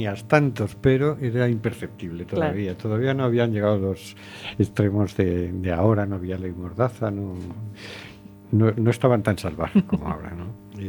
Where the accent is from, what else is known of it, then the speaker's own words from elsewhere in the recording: Valencia, Valencian Community, Spain; moved away; Yo me fui de Valencia hace muchos años y cuando a los 20 años volví, ya era otra Valencia, ya.